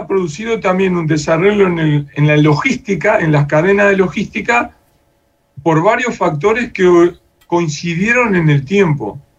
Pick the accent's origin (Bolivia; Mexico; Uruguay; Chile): Uruguay; now in Peru; desde aquí en Perú, donde yo estoy ahora, hasta pienso desde Uruguay, de donde vengo